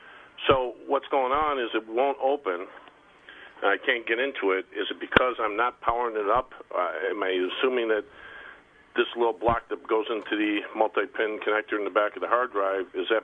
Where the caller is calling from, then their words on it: Rochester, New York, United States; Rochester.